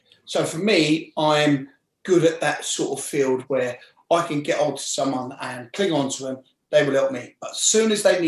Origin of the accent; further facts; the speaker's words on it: West London, London, United Kingdom; I'm from West London.